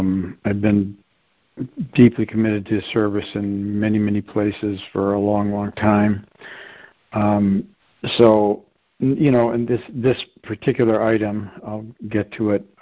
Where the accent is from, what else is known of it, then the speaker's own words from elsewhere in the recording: Midwest, United States; I am from the Midwest, so I kind of hear about those wide open spaces, and I get it, having flown over the country amongst other things. But I did grow up in, you know, in a small town in the Midwest.